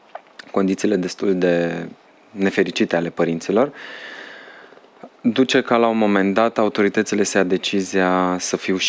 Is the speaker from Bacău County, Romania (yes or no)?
yes; Pâncești, Bacău County, Romania; Deși m-am născut la Bacău, provin dintr-o familie destul de săracă, din comuna Pâncești, sat Petrești, sunt al 13-lea copil.